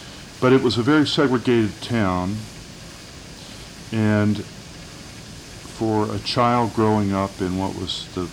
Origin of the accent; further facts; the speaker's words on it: Louisville, Kentucky, United States; born there; I was born in Louisville, Kentucky at the Old Deaconess Hospital, which was, I believe, at 8th and what is now Muhammad Ali.